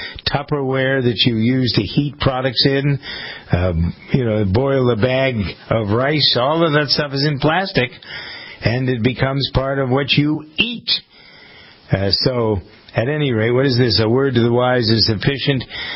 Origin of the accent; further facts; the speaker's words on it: Framingham, Massachusetts, United States; We have one here in Framingham, my hometown, on Thursday.